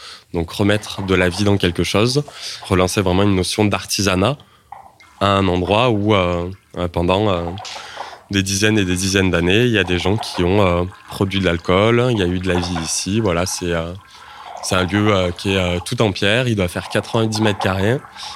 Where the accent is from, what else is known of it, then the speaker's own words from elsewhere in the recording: Valence, Auvergne-Rhône-Alpes, France; also born or lived in Florence, Italy; now in Montpellier, France; je suis distillateur. Je suis originaire de Valence dans la Drôme et je suis parti en Italie, à Florence, où j'ai habité pendant 1 an.